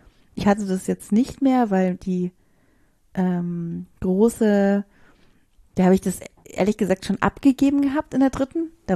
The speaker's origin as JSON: {"language": "German", "region": "Bavaria", "country": "Germany", "said": "wir sind ja aus Bayern, das heißt, bei uns ging jetzt erst die Schule"}